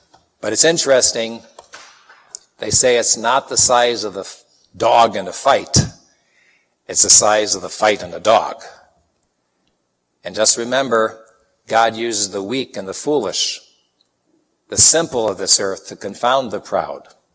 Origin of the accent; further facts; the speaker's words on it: Chicago, Illinois, United States; Now, you know, I'm from Chicago